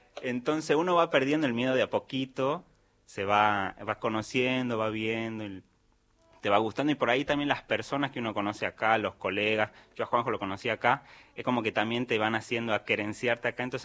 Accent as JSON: {"language": "Spanish", "town": "Simoca", "region": "Tucumán", "country": "Argentina", "tie": "born there", "moved": "yes", "lives_now": "Buenos Aires, Argentina", "said": "Nací en Simoca, un pueblo al sur, conocido en el folclore por algunas canciones. Y he nacido ahí en un paraje que se llama Valderrama, o sea, no en el pueblo."}